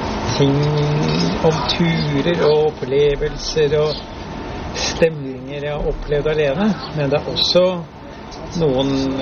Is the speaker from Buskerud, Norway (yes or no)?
no; Oslo, Norway; jeg er egentlig fra Oslo, men jeg har en lang historie i Jostedalen